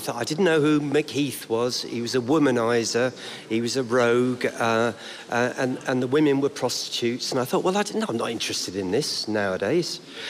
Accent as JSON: {"language": "English", "region": "South West England", "country": "United Kingdom", "said": "Then I'm from Cornwall, where we've got seagulls as well. And we voted UKIP. And then we voted Brexit."}